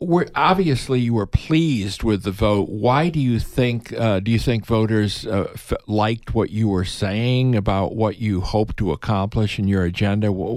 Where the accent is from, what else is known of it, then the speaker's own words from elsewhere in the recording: Illinois, United States; Nikki is a native of my home state of Illinois.